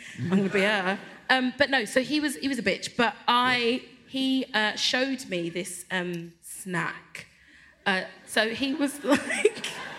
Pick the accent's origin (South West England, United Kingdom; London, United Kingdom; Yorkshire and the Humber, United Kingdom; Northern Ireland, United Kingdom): London, United Kingdom; Peckham; I am Nigerian in terms of my parents and culturally how I was brought up. I was brought up in Peckham where there was a lot of other Nigerian West African people.